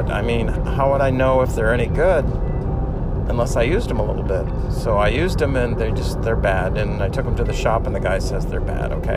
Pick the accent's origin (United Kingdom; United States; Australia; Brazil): Brazil; I grew up in Brazil.